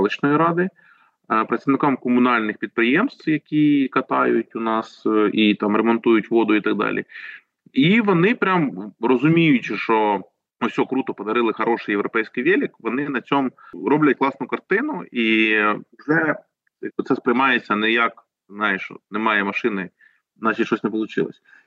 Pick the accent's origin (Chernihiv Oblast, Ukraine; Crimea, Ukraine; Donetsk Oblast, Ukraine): Chernihiv Oblast, Ukraine; Chernihiv; я можу сказати, в моєму рідному місті Чернігові, тому що я там навчався